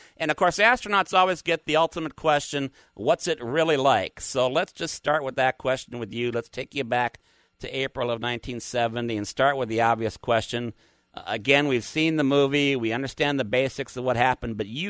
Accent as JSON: {"language": "English", "region": "Minnesota", "country": "United States", "tie": "born or raised there", "said": "When I was growing up in Minnesota, I read every space-related book in the library of Ron Elementary School."}